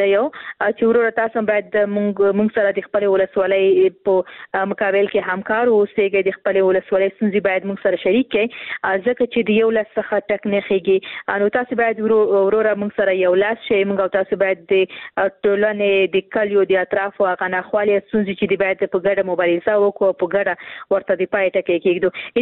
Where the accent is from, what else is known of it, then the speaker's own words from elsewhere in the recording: Khost, Afghanistan; ورور زه هم د خوست یم